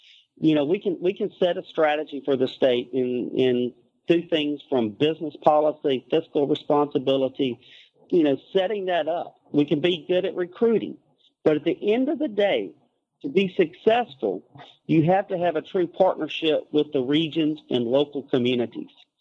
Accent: Mississippi, United States; I thought, well, maybe this is an opportunity for my home state that, you know, we can make a difference in some of the communities

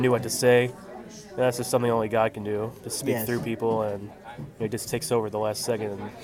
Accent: Cleveland, Ohio, United States; from Cleveland, Ohio, Cleveland Baptist Church.

